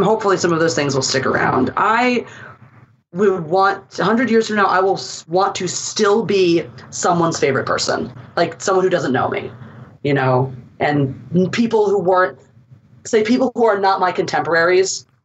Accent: Philadelphia, Pennsylvania, United States; I'm from Philly, so cheese steaks.

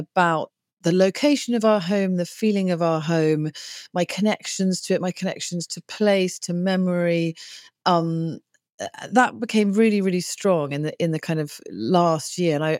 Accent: England, United Kingdom; it's way more other when you get here as a English person. It's odd and stranger.

